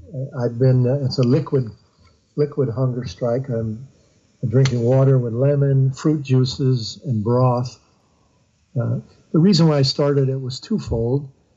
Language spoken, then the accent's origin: English; Bath, Maine, United States; They make destroyers in my hometown of Bath.